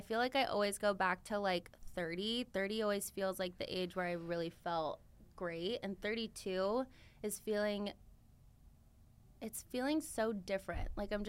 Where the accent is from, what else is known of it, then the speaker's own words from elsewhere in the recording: Pasadena, California, United States; I grew up in Pasadena.